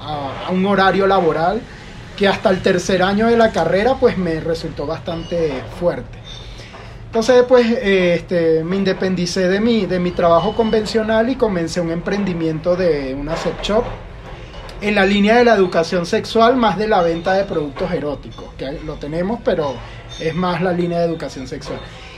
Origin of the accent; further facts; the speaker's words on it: Barquisimeto, Lara, Venezuela; also born or lived in Guanare, Venezuela / Cojedes, Venezuela / Barinas, Venezuela; Sí, soy de Barquisimeto, pero me considero de diferentes partes porque viví no solo en Barquisimeto. Yo nací en Barquisimeto, vivo en Guanare, Portuguesa, 12 años. Luego me regreso a Barquisimeto y luego de Barquisimeto voy a Cojedes y luego de... Bueno, llegué a Barinas... Luego Barquisimeto de nuevo